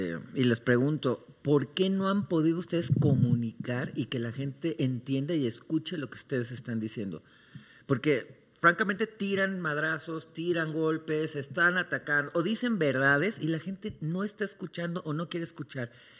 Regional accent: Mexico; ¿No crees que así somos los mexicanos?

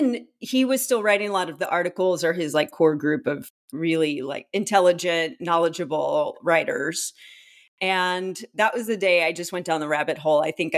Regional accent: Dallas, Texas, United States; I grew up in Dallas, as an American Airlines hub.

